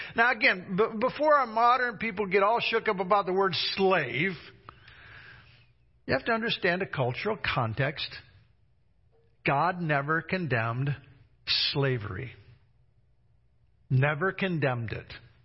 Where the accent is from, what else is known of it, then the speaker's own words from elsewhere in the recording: Independence, Missouri, United States; born there; I was born in Independence, Missouri.